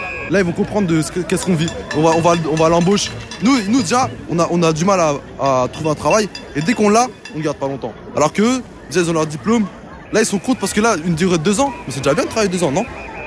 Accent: Saint-Michel-sur-Orge, Île-de-France, France; De 91, Saint-Michel-sur-Orge.

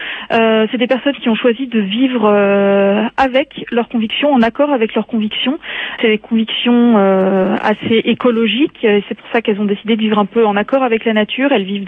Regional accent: Rennes, Brittany, France; j'ai 23 ans, je viens de Rennes et j'étudie le journalisme depuis 2 ans au CELSA, c'est une école qui se trouve à Paris.

